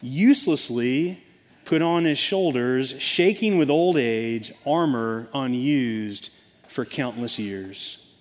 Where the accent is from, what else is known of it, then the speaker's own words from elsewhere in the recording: Chattanooga, Tennessee, United States; someone I knew from growing up in Chattanooga